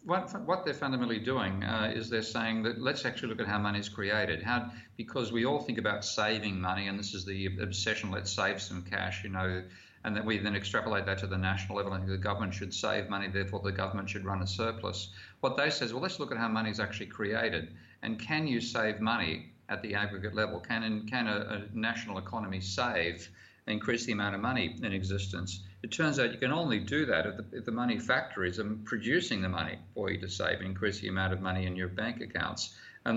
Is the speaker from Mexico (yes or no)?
no; Australia; pardon me being an Australian there and swearing